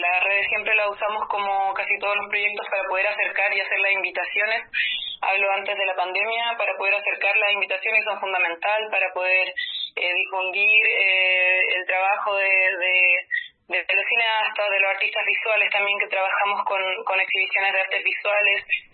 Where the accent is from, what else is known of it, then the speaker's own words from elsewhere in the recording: Santiago, Santiago Metropolitan Region, Chile; Yo en particular fui nacida y criada en Santiago y he retornado al territorio ancestral e histórico. Tengo una ascendencia mapuche